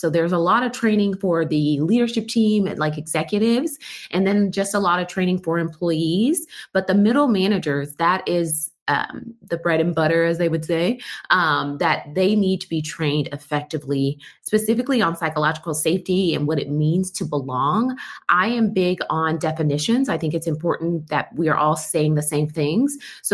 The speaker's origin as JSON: {"language": "English", "region": "Texas", "country": "United States", "lives_now": "Las Vegas, United States", "said": "I'm located in Las Vegas, but I am a Texan."}